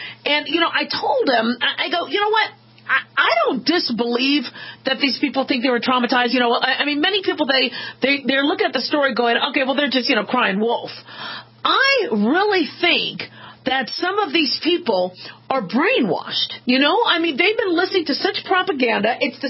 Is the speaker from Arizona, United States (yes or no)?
no; Nevada, United States; Even I'm from Southern Nevada. It's even getting nippy here.